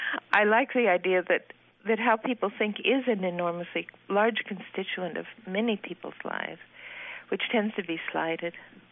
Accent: Idaho, United States; Well, I grew up in Idaho. I went to college at Brown. I went to graduate school at the University of Washington. I have two children, two sons who are both grown men. I've lived in Iowa for about 15 years.

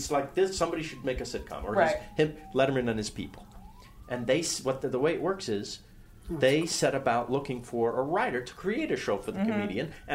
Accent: New City, New York, United States; Who I grew up with in New City, New York.

